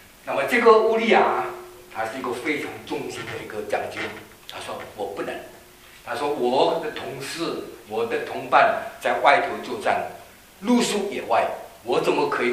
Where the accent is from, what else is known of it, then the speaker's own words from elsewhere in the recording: China; 好像我们中国人常常讲一句话，我是皇帝的子孙，我是唐朝